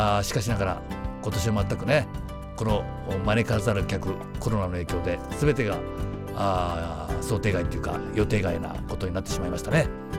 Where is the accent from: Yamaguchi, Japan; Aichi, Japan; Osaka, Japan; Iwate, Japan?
Yamaguchi, Japan; 私のふるさと山口県もですよ、まあ、紅葉がさらに進んでおりましてね